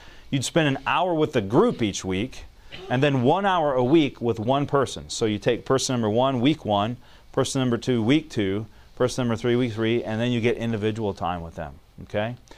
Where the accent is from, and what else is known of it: Alabama, United States